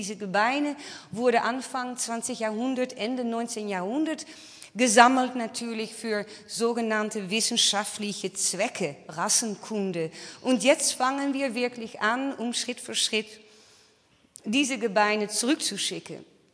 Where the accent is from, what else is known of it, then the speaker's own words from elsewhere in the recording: Netherlands; German is a second language; now in Saxony, Germany; Ich bin, Sie hören, ich bin Niederländerin. Ich bin seit 2 Jahren in Sachsen